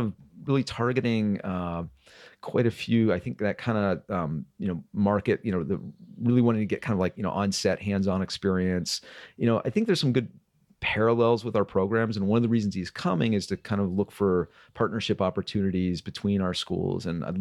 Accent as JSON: {"language": "English", "region": "Midwest", "country": "United States", "tie": "born or raised there", "also_born_or_lived": "Los Angeles", "said": "I moved here from Los Angeles 6 years ago, and you know, I grew up in the Midwest, so I kind of knew what I was in for in terms of weather and everything."}